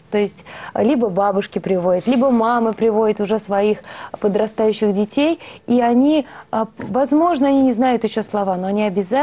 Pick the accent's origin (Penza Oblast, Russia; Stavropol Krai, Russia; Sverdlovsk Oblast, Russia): Penza Oblast, Russia; так как я из Пензенской области, конечно, мне звучали более своего региона